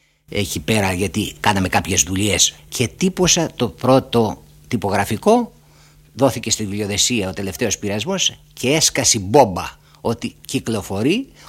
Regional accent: Peloponnese, Greece; τον πέρασε στη Μάνη, στην πατρίδα μου

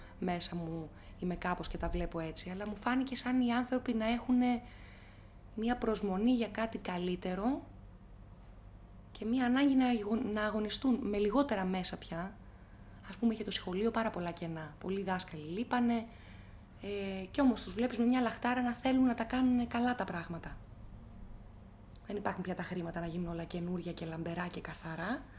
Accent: Xanthi, Eastern Macedonia and Thrace, Greece; Εγώ μεγάλωσα και στην Ξάνθη, ήταν μια επαρχιακή ήρεμη πόλη τότε εκείνα τα χρόνια.

